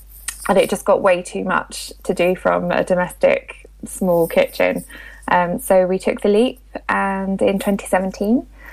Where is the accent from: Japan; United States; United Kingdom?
United Kingdom; Wales; moved away as an adult; now in Cambridge, United Kingdom; Yeah, so I am Welsh originally and I moved to Cambridge to go to university.